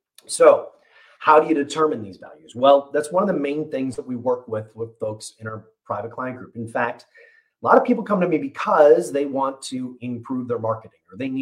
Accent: Chicago, Illinois, United States; And I'm not from Louisiana. I didn't go to school there. I'm from Chicago.

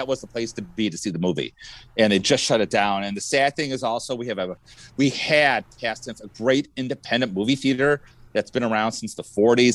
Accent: Southville, Michigan, United States; also born or lived in Farmington Hills; We grew up in Southville, Michigan, and we moved to Farmington Hills, Michigan.

